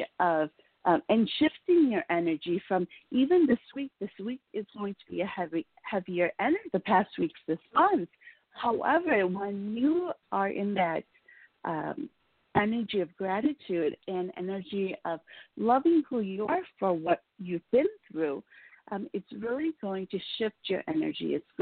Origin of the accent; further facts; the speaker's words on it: Chicago, Illinois, United States; I was born in Chicago, and my parents worked downtown while we lived on the south side.